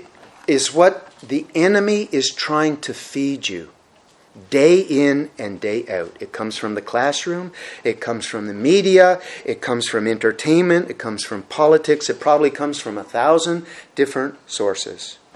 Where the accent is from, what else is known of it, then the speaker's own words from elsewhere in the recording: Red Bay, Newfoundland and Labrador, Canada; Now, I grew up in Red Bay, Labrador, and Newfoundland itself is called the Rock